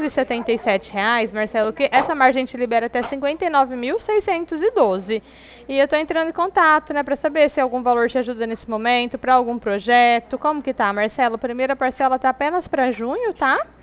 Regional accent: Ribeirão Preto, São Paulo, Brazil; Eu sou daqui de Ribeirão Preto.

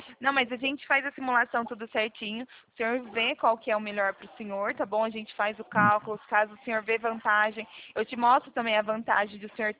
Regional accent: São Paulo, Brazil; eu sou daqui do interior de São Paulo.

